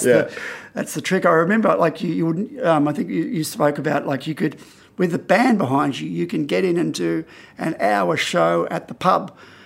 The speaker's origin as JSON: {"language": "English", "town": "Bondi", "region": "New South Wales", "country": "Australia", "tie": "born or raised there", "said": "when I say to people, \"Oh, I come from Bondi,\" they're like, \"Oh,\" you know, they think I'm some sort of hipster or some sort of, some sort of cool person."}